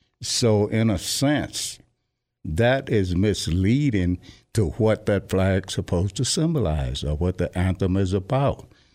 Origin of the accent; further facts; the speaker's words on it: Southern US, United States; Growing up in Jim Crow, I didn't have that.